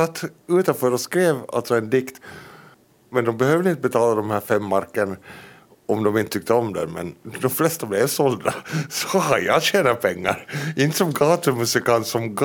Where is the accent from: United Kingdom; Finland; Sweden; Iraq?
Finland; Helsinki, Uusimaa; born there; Min biologiska mamma gav bort mig redan när jag föddes i kvinnokliniken i Helsingfors, jag född, och